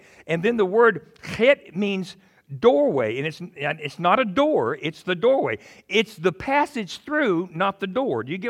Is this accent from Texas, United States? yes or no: yes; Texas, United States; and so I'm just calling him Ehud because I'm a Texan.